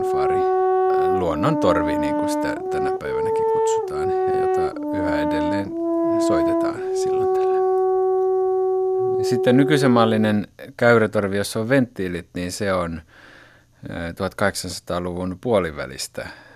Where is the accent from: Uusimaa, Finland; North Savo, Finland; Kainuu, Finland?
Kainuu, Finland; Kajaani; niin kuin minä kasvoin Kajaanissa